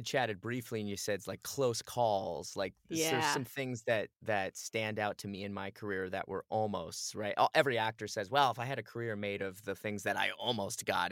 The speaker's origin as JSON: {"language": "English", "town": "Phoenix", "region": "Arizona", "country": "United States", "tie": "born or raised there", "said": "People back home, you know, I grew up in Phoenix, Arizona."}